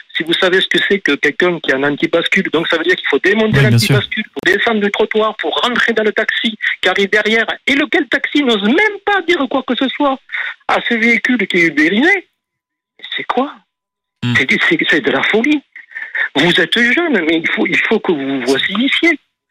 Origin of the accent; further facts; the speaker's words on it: south of France, France; Bon, moi, je suis du Sud, c'est vrai.